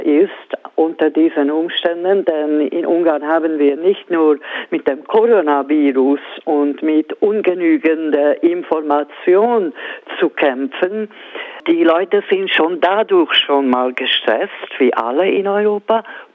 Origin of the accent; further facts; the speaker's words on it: Switzerland; now in Hungary; Aber ich lese ja das auch von meiner Heimat in der Schweiz.